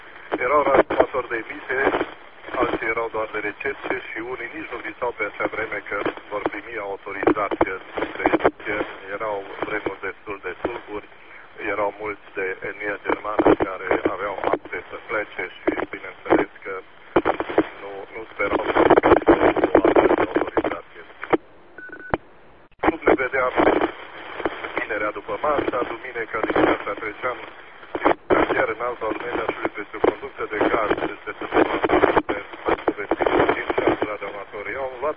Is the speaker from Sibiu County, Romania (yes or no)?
yes; Copșa Mică, Sibiu County, Romania; born there; m-am născut la Copșa Mică, în județul Sibiu.